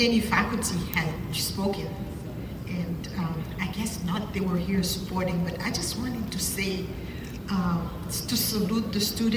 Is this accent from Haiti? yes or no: yes; Haiti; now in United States; I am originally from Haiti.